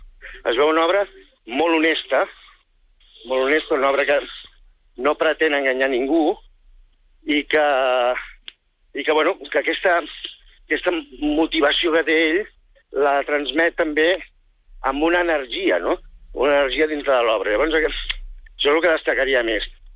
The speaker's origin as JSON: {"language": "Catalan", "town": "Reus", "region": "Catalonia", "country": "Spain", "said": "De fet, vinc de Reus, que és una plaça castellera, i a més és la zona tradicional, diríem, forma part de la zona tradicional on es fan castells"}